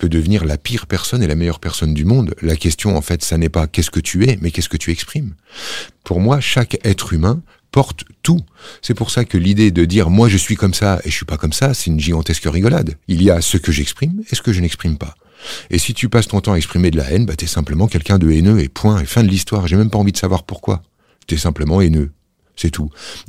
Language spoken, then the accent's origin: French; Grand Est, France; J'arrive des Vosges, moi. J'ai grandi dans les Vosges.